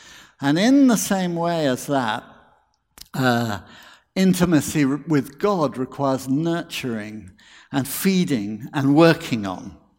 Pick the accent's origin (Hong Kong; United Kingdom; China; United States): United Kingdom; I'm British.